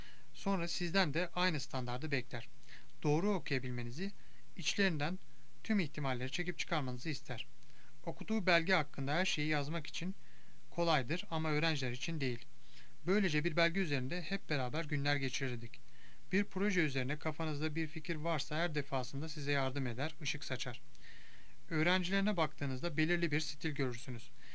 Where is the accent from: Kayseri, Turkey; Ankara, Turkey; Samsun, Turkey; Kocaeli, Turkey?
Samsun, Turkey; born there; öğrencisi. 1974 Samsun doğumluyum.